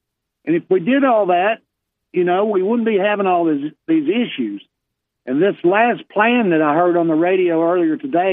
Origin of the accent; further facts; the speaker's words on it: Texas, United States; I'm from Texas, and I'd rather have Texas brisket than a T-bone steak.